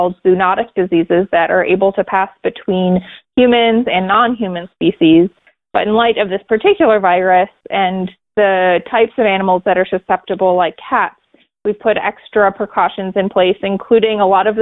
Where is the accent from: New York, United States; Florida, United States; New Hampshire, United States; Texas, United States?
New York, United States; I grew up back east in New York State